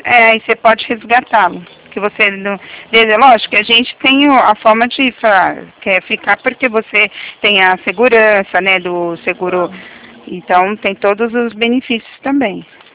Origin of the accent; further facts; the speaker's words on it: Maceió, Alagoas, Brazil; born there; Eu nasci, não perto, mas é pertinho, vai. Eu nasci em Alagoas, Maceió, Alagoas.